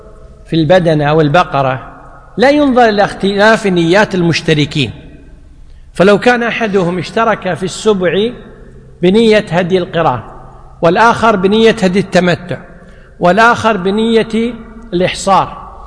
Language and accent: Arabic; Kuwait; أو الجربوع، عندنا بالكويت يقولون الجربوع، صح؟